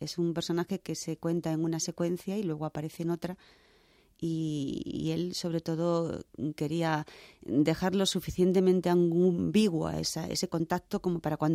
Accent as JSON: {"language": "Spanish", "town": "Seville", "region": "Andalusia", "country": "Spain", "said": "Soy andaluza, sí."}